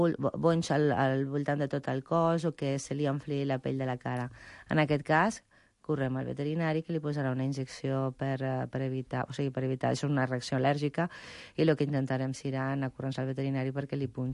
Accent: Zaragoza, Aragon, Spain; Catalan is a second language; Jo soc de Saragossa

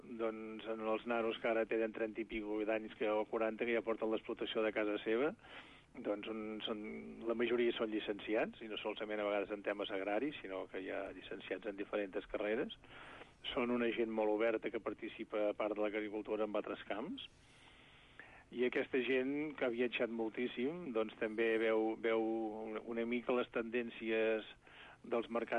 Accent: Girona, Catalonia, Spain; jo també soc gironí i també tinc el meu punt, doncs a Girona

